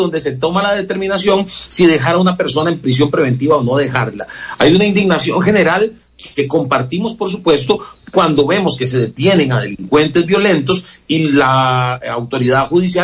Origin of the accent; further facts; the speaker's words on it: Costa Rica; ¿Qué consecuencias podríamos estar hoy sufriendo como costarricenses, como país, a causa de esa influencia de aquel momento?